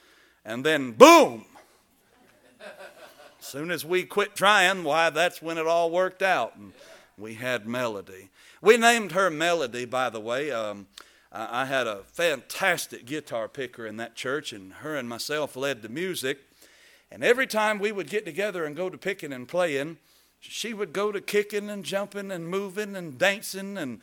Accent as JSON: {"language": "English", "region": "Florida", "country": "United States", "said": "I'm originally from Northwest Florida, and no, that's not Miami or Orlando. It's pretty much Lower Alabama."}